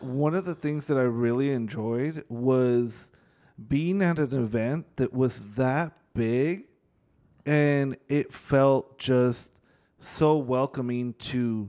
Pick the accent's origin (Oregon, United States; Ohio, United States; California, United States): California, United States; oh, we're from California